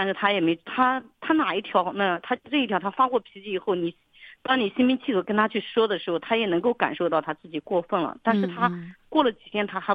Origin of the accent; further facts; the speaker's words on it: China; 因为我们内地人很不愿意去表达，特别是我们农村人也不会表达